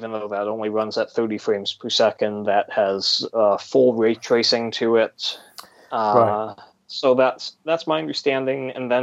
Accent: Toronto, Ontario, Canada; I am from Toronto, Canada

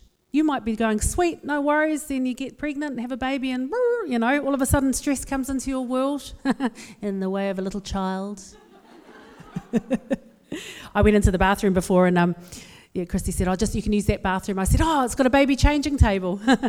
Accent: West Auckland, Auckland, New Zealand; I am from West Auckland, but we do draw the line.

